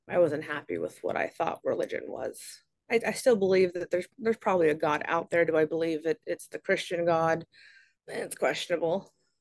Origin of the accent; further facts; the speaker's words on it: Southern US, United States; I grew up in the Bible Belt. I grew up a very traditional Southern home. I was raised a Southern Belle.